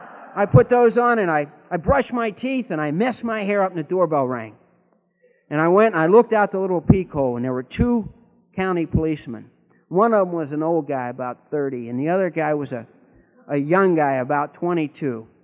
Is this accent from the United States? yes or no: yes; Midwest, United States; We're all from the Midwest.